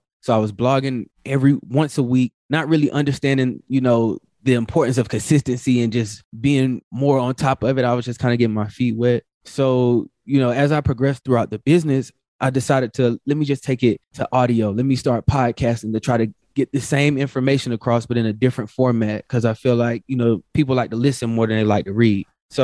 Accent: the South, United States; I would hear like, man, I'm from the South.

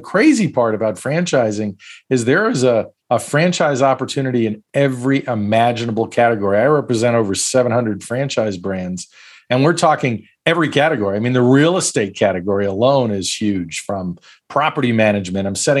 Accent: Brooklyn, New York, United States; I said, I'm from Brooklyn. I could sell anything.

